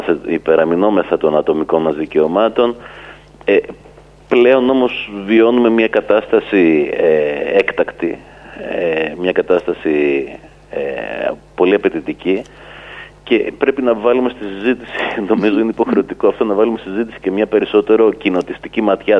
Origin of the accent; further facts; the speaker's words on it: Chania, Crete, Greece; Είμαι κριτικός, είμαι χανιώτης συγκεκριμένα.